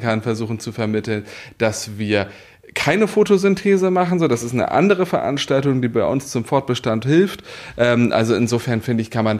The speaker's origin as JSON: {"language": "German", "region": "Schleswig-Holstein", "country": "Germany", "said": "ich komme aus Schleswig-Holstein."}